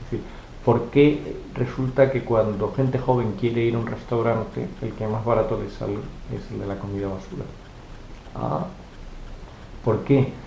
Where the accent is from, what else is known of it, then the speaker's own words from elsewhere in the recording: Andalusia, Spain; Yo soy andaluz, no sé si se notan